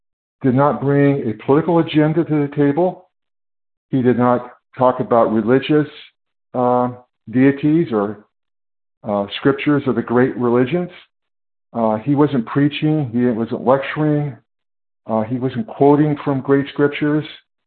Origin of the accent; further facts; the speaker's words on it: California, United States; I am from California.